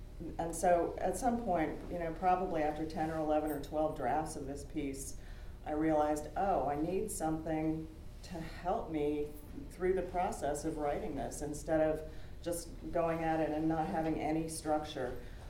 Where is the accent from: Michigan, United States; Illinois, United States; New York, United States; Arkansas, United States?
Illinois, United States; I grew up in Southern Illinois and there was a little tiny hospital in our town. The town was maybe 25,000 people.